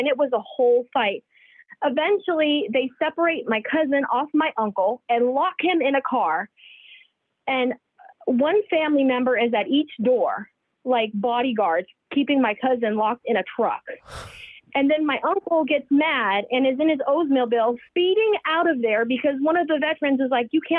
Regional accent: California, United States; Like, I'm from the Bay Area, California.

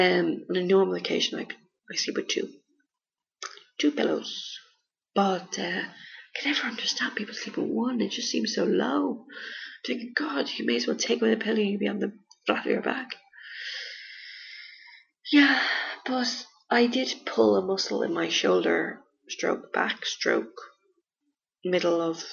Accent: Ireland; But we're Irish, we do these fun things, and it's the letter OR.

